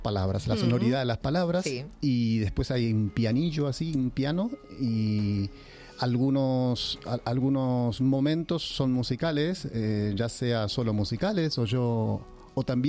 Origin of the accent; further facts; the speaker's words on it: Buenos Aires, Argentina; now in Spain; Así que vine hace 8 años y me vine de Buenos Aires, uh-huh, necesitando nuevos aires.